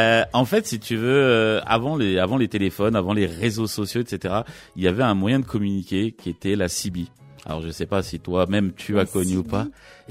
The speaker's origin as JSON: {"language": "French", "town": "Saint-Denis", "region": "Île-de-France", "country": "France", "tie": "born or raised there", "said": "En fait, moi je suis né à Saint-Denis dans le 93. J'ai vécu jusqu'à l'âge de 21 ans à Saint-Denis."}